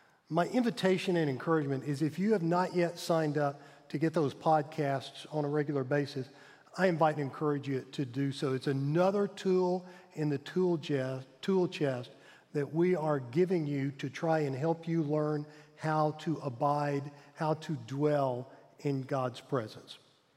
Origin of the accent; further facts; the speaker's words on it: Pine Bluff, Arkansas, United States; When I was a kid growing up in Pine Bluff, Arkansas, and I went to Mr. Padgett's barbershop to get my hair cut